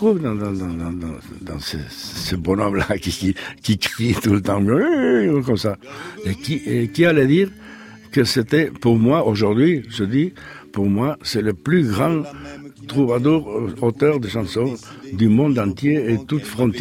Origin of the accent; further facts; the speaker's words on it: Perpignan, Occitanie, France; moved away as an adult; now in Paris, France; J'avais laissé les vaches tranquilles. Je suis de Perpignan, je monte à Paris.